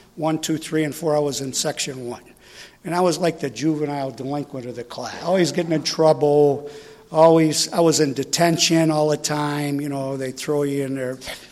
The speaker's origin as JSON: {"language": "English", "region": "New York", "country": "United States", "tie": "born or raised there", "said": "Let me tell you, I grew up in New York, and there's a lot of New Yorkers here."}